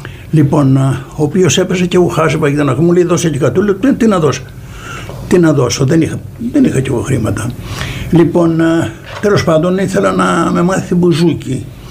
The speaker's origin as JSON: {"language": "Greek", "town": "Kalamata", "region": "Peloponnese", "country": "Greece", "said": "Κατάγομαι από την Καλαμάτα."}